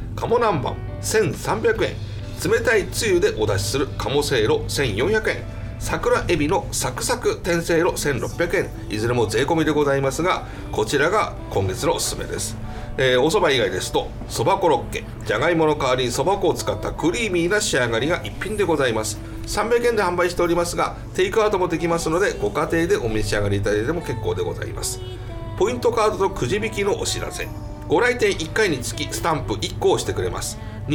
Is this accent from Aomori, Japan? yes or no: yes; Aomori, Japan; いや私はね青森県出身なんですよ